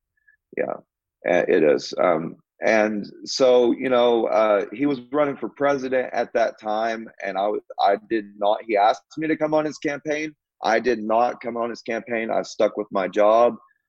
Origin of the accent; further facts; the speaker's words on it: Pauls Valley, Oklahoma, United States; So I moved back to my hometown of Paul's Valley, which is just about 7 miles north of Joe Zoo. And, I moved back home.